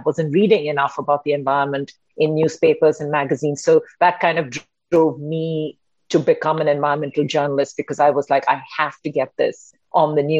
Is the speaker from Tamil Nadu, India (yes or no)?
yes; Chennai, Tamil Nadu, India; I grew up in Chennai. It's a little coastal city, used to be called Madras. It's the capital city of the state of Tamil Nadu. So I grew up on the banks of the Bay of Bengal. I grew up in a coastal city.